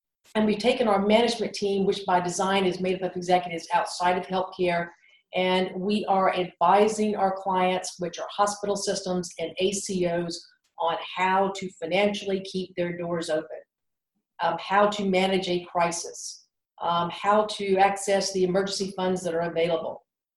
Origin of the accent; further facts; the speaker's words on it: Georgia, United States; now in Dallas, United States; I was born and raised in South Georgia. I've grown a farm here in Dallas over the past decade.